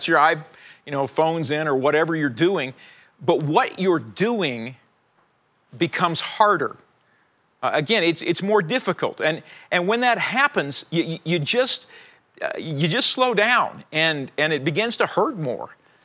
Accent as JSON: {"language": "English", "region": "Southern United States", "country": "United States", "said": "I mean, I'm from the South, people. That's what you do."}